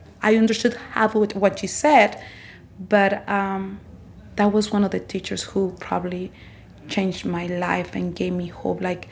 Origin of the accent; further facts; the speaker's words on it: Mexico; now in Salinas, United States; in Salinas, it's way colder than my hometown in Mexico.